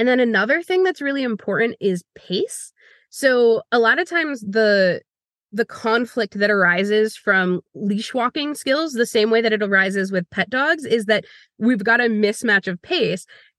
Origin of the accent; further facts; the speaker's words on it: United States; but I'm from the United States and that's my specialty and that's the laws that I know.